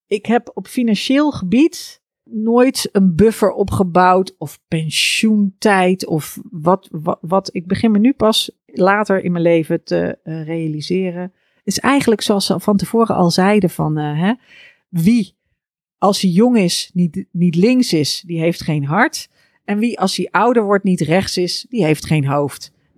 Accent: Maastricht, Limburg, Netherlands; Ik kwam uit Maastricht. En Maastricht, het leuke aan Maastricht is, het heeft gewoon 1 centrum.

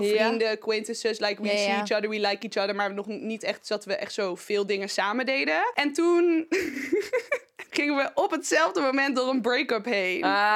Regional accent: Oss, North Brabant, Netherlands; born there; now in Amsterdam, Netherlands; Ik ben 27 jaar oud en ik woon in Kaapseuvel. Ik ben geboren in Os. Nee, ik ben nu in Amsterdam eigenlijk

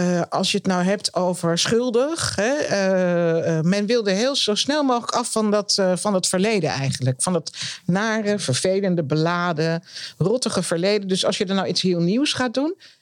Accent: Groningen, Netherlands; Ik ben opgegroeid in Groningen.

